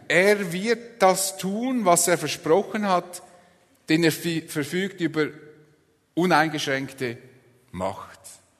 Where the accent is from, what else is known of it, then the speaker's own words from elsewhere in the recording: Switzerland; wäre das für mich als Schweizer ein schwieriges Unterfangen